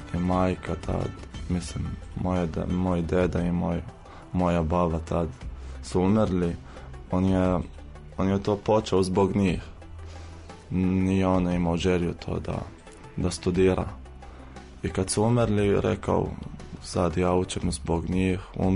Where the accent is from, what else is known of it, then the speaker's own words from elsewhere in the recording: Jordan; Serbian is a second language; moved away as an adult; now in Serbia; ja sam iz Palestine. Mislim, ja sam Jordanac, poreklo iz Palestine. Ja sam četvrta godina medicine, došao sam pre 4 godine.